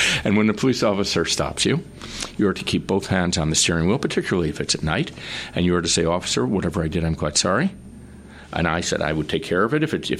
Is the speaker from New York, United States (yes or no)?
yes; New York, United States; I grew up on Long Island in a middle-class Jewish home.